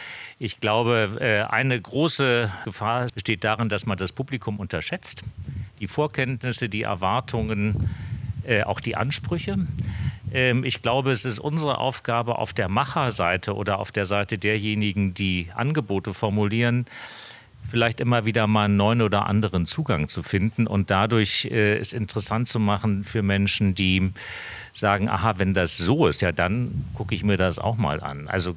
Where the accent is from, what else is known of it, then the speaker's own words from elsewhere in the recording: Germany; Also ich bin in der DDR groß geworden